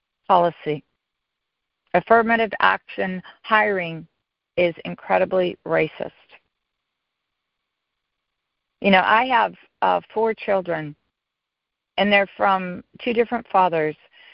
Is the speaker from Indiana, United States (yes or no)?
no; California, United States; As a Californian, I'm going to address a couple things here in California that are taking place right now.